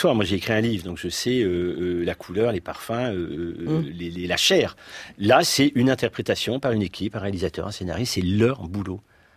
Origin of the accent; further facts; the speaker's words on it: Hauts-de-France, France; Ah bah, je suis femme du Nord, mais bon, là, je vais descendre un peu dans le Sud